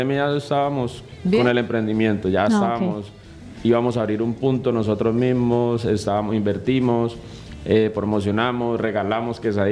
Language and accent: Spanish; Colombia; nosotros tenemos unos conocimientos familiares, como buen colombiano